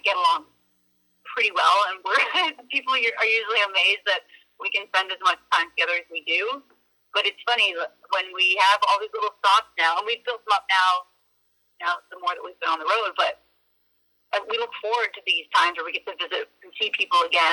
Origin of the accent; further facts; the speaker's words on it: Ontario, Canada; Yes, we are both from Ontario. We're both born and raised there. We now live in Alberta. We moved out there last year.